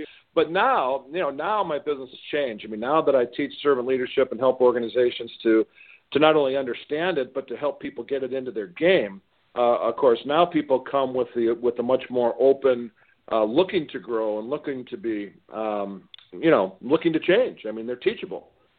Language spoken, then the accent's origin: English; Detroit, Michigan, United States; Here in Southeast Michigan, I'm from the Detroit area.